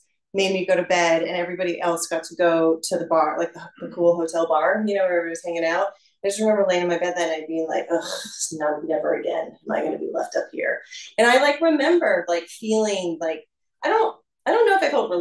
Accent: Los Angeles, California, United States; I grew up in Los Angeles. I'm 43.

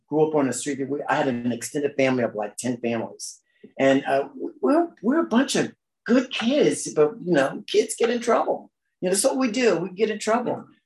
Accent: Connecticut, United States; I was born in Connecticut, a very small community as far as where I grew up in.

